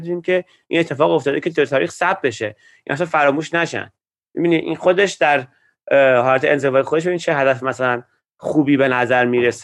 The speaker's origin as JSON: {"language": "Persian", "country": "Iran", "moved": "yes", "lives_now": "Washington, United States", "said": "من وقتی که من روز اول که از ایران اومدم اینجا"}